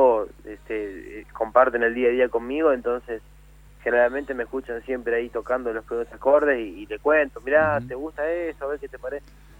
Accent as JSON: {"language": "Spanish", "town": "Florencio Varela", "region": "Buenos Aires Province", "country": "Argentina", "tie": "born there", "said": "soy hincha de Defensa y Justicia, que es el equipo del barrio donde yo nací, de Florencio Varela, de Buenos Aires."}